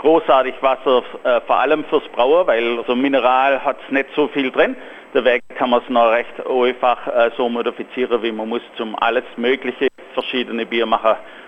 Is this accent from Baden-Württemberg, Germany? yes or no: yes; Weinstadt, Baden-Württemberg, Germany; now in Australia; wir kommen ja da aus Weinstadt Strümpfelbach, also in Stuttgart, und das ist ja eigentlich berühmt für Weine und so.